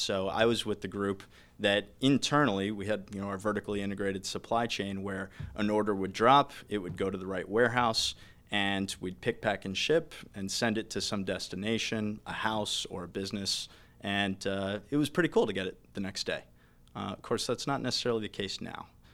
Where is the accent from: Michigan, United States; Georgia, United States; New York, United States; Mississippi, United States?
Georgia, United States; And from there, I moved back to my hometown of Georgia with a two-year rotation with Staples, the office supplies company.